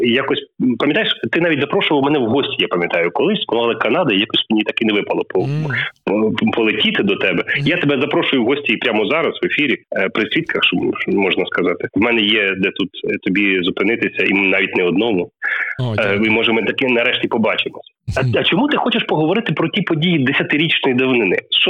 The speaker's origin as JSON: {"language": "Ukrainian", "region": "Kyiv", "country": "Ukraine", "said": "Я з Києва"}